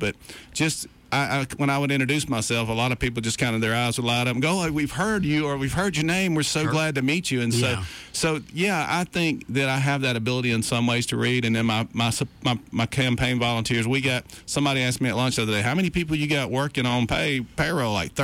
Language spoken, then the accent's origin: English; Fort Rucker, Alabama, United States; all my life growing up in Fort Rucker and was bordering my hometown, and so all my buddies' dads were Vietnam era pilots